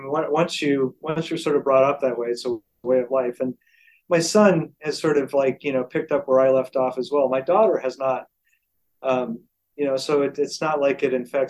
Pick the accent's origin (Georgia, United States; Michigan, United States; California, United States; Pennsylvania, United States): California, United States; born there; No, I was born in California, but I moved 18 times before I went to college.